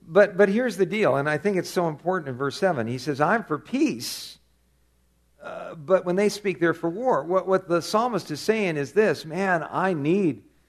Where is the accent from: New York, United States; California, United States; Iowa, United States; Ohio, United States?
California, United States; Yeah, I guess I grew up in Southern California.